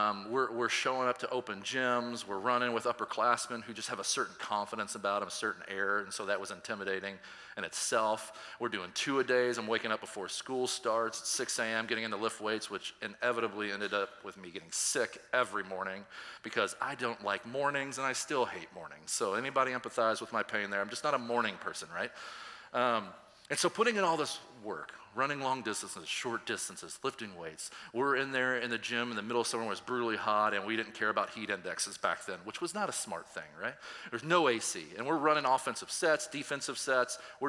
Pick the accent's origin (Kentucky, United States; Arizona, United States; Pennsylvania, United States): Kentucky, United States; Louisville; And for me, growing up in Louisville, Ballard High School is like the power of basketball.